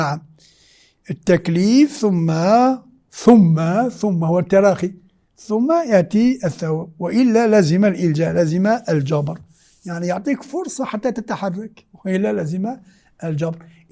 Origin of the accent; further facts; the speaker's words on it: Algeria; moved away as an adult; أول ما دخلت الحوزة وأنا جاي من الجزائر وذهنية جامعية، كنت أدرس في الجامعة الفيزياء